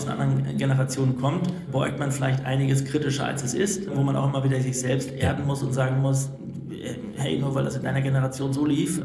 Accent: Münster, North Rhine-Westphalia, Germany; denn das ist Münster, meine Heimatstadt.

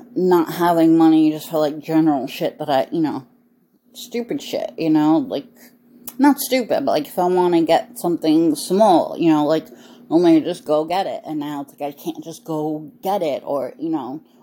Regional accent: United States; I was born and raised in America. Like, this is the life I know.

